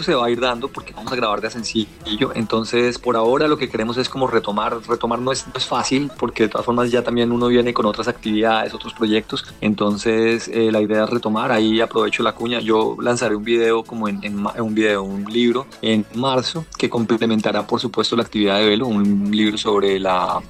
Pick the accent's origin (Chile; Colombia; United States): Colombia; Boyacá; somos boyacenses